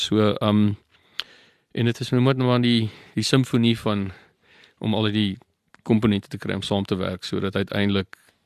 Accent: Barberton, Mpumalanga, South Africa; also born or lived in George; so ek is van George, ek is aanvanklik kom ek van Barberton af, wat in die Oost-Transvaal was, 'n baie stadium, Mpumalanga nou.

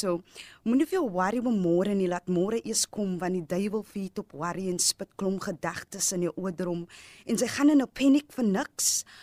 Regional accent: Strand, Western Cape, South Africa; Strand sekondêre skool gewees waar ek hoërskool gegaan het. En ek is gebore in die Strand. Ek het groot geraak in die Strand. En ja, daai is my huis.

